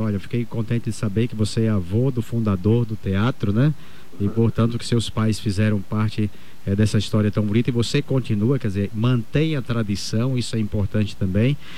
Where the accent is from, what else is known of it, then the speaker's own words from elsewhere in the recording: Bahia, Brazil; Eu sou baiano, da região do semiárido também